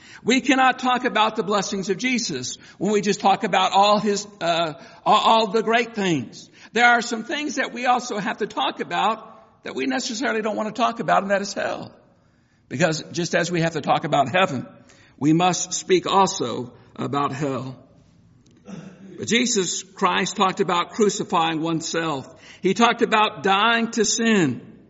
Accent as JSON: {"language": "English", "town": "Bulverde", "region": "Texas", "country": "United States", "tie": "born or raised there", "said": "And I remember growing up in Boverde, Texas, and going to my father's grandfather's ranch."}